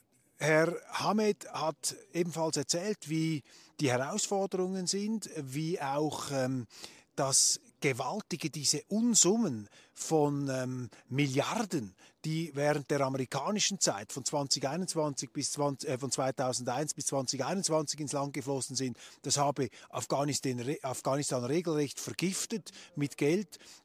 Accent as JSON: {"language": "German", "country": "Switzerland", "said": "Ich bin aus der Schweiz, ja."}